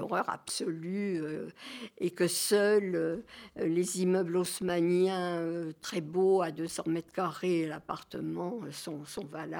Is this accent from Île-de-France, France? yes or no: yes; Paris, Île-de-France, France; depuis mon enfance, dans Paris, en montrant, bon, nous on a été éjectés complètement de l'îlot insalubre numéro 7, relogés dans des HLM